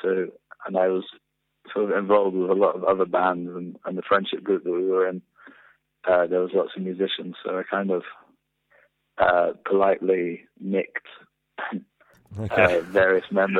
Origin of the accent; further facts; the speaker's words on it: Portugal; I grew up in Portugal, so I'm half English.